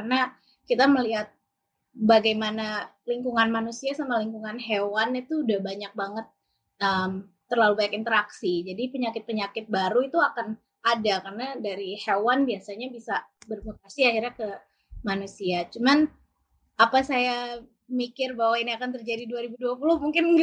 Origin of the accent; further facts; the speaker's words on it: Bogor, West Java, Indonesia; Oke, saya kecilnya dulu di Bogor, jadi sekitar 12 kilo dari Bogor. Jadi desa sih